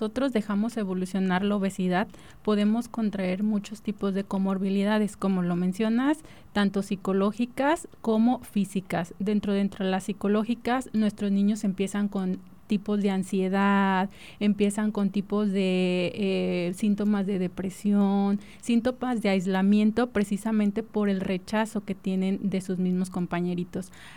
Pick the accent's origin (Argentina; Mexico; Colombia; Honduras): Mexico; pues nosotros como mexicanos, por el simple hecho de ser mexicanos